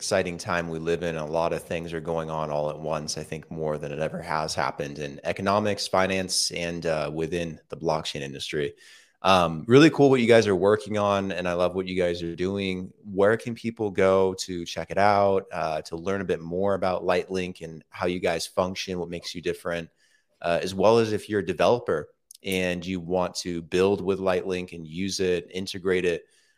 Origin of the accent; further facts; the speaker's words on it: United States; now in Colombia; I'm from the United States. I live in Colombia